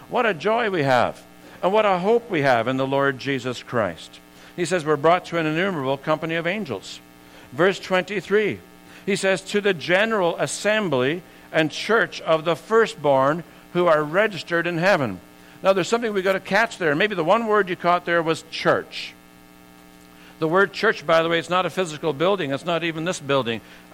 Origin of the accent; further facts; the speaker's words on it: Scotland, United Kingdom; born there; I was born in Scotland and so on and all the rest of it.